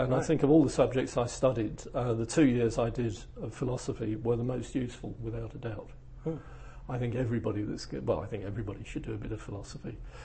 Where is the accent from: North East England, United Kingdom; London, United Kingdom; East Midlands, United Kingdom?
London, United Kingdom; Charlton; Everybody thought I'd gone to the posh part of southeast London, which actually is the area I grew up in, although not the posh bit. I grew up in Charlton. But I went to school at Blackheath.